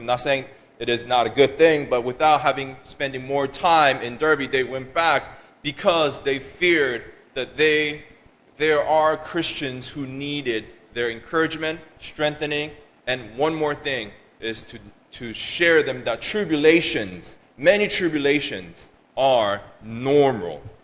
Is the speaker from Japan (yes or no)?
yes; Japan; as I am Korean American, and I grew up in Japan, and I studied in China.